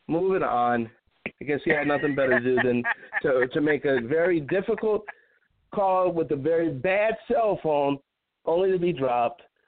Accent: Chicago, Illinois, United States; As everyone probably knows, I'm from Chicago. I'm not the biggest Cubs fan. But I have so many friends back home that are Cubs fans.

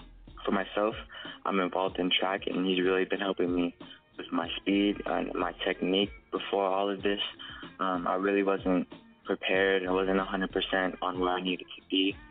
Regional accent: Las Vegas, Nevada, United States; I recently just graduated from Faith Lutheran High School, and I'm from Las Vegas, Nevada

